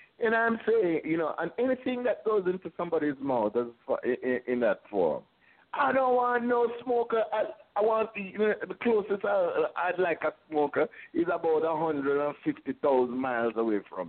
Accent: Jamaica; But somebody asked me about, you know, hey, Jamaican, yeah, man, mwah, weed.

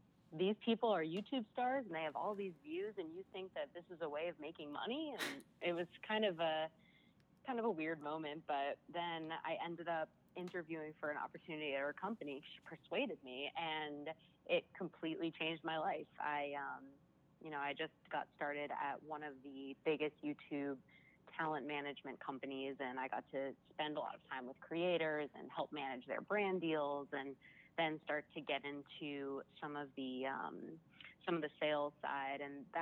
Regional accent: Boston, Massachusetts, United States; now in Los Angeles, United States; So I grew up in the Boston area, and I actually moved out to LA when I graduated from college and wanted to work in entertainment.

